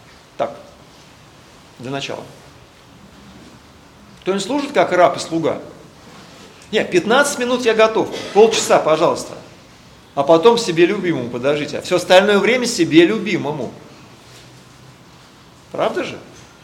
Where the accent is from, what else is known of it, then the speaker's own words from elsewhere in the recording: Russia; born there; Мы родились на Руси, в России, да, в православной стране. Нас покрестили.